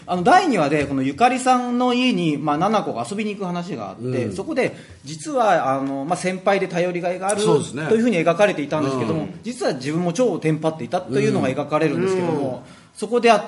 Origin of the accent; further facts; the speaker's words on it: Setagaya, Tokyo, Japan; 僕自分の地元の生まれ育った世田谷の話とか